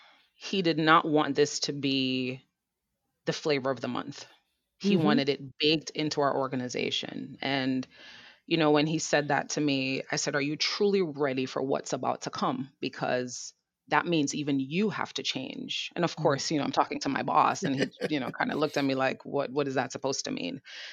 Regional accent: Jamaica; now in New York, United States; And I'm a New Yorker, born and raised in Jamaica, but I'm a New Yorker.

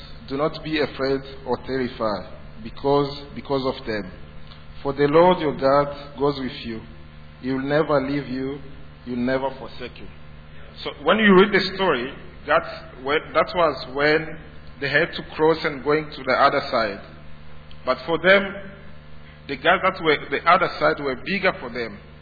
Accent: Johannesburg, Gauteng, South Africa; moved away; So my first year I came from Joburg and I was looking for a job.

